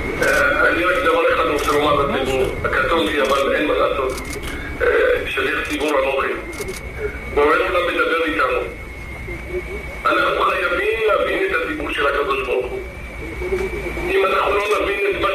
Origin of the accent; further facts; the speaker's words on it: Bat Yam, Tel Aviv District, Israel; לפני 50 שנה כשהייתי ילד קטן בבת ים